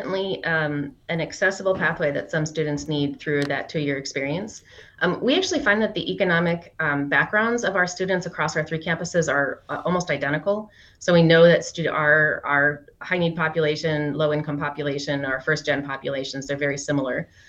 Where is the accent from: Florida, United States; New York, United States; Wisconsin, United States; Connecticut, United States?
Wisconsin, United States; Superior; I grew up in Superior. So UW-Superior was our heartbeat up there.